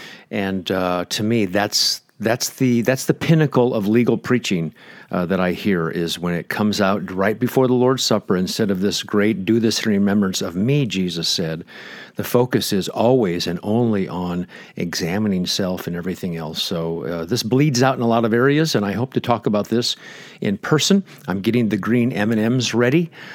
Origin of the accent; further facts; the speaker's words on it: New England, United States; accent: New England; I'll have my New England accent for you.